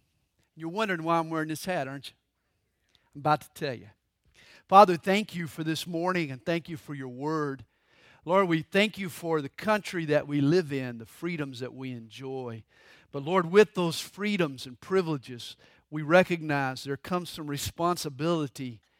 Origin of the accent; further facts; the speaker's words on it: United States; Understand, I am a Christian and I am an American.